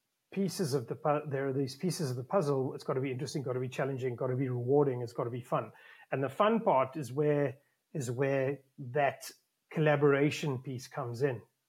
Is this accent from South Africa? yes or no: yes; South Africa; I'm originally from South Africa